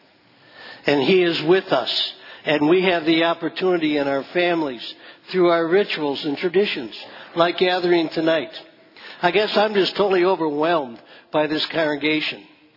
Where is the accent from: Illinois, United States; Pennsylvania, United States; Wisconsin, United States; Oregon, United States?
Wisconsin, United States; Wausau; also born or lived in Merrill; I was born in Merrill, Wisconsin in 1948. My mother and dad and my brother, we lived at 719 North 9th Avenue in Wausau.